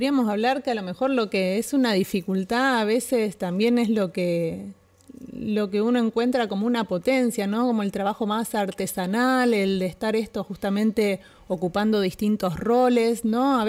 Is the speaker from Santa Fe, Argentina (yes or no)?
yes; Rosario, Santa Fe, Argentina; yo soy de Rosario, acá como comentaba la compañera.